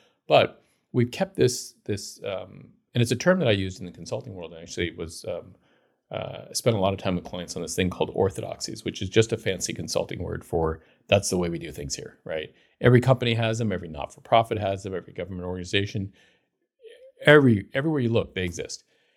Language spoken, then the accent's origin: English; Long Beach, California, United States; And I grew up in Southern California. There's no place where, except maybe Arizona or New Mexico, where it makes less sense to have a lawn than, say, Long Beach, California, my hometown.